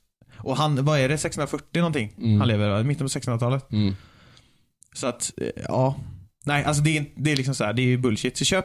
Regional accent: Gothenburg, Västra Götaland County, Sweden; Jag är göteborgare också.

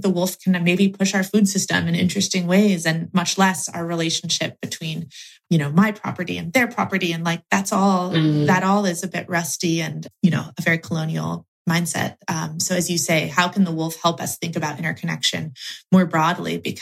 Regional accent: Oregon, United States; I was researching the history of my home state of Oregon.

